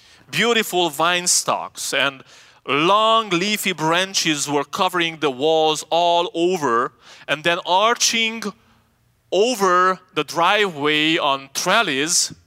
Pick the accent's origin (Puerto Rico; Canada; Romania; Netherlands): Romania; now in United States; Since I moved from Romania to the US, I only had the chance to visit my home country, my country of origin.